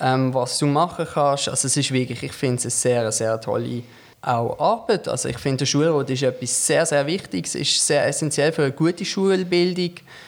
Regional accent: Muttenz, Basel-Landschaft, Switzerland; Ja, also ich wohne in Muttenz. Ich wohne schon seit immer in Muttenz. Ich bin in Muttenz aufgewachsen, an der Baselstrasse.

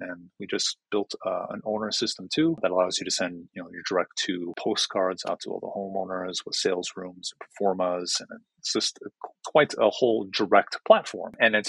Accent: Minneapolis, Minnesota, United States; also born or lived in St. Paul; to come back to my hometown, you know, Minneapolis and St. Paul

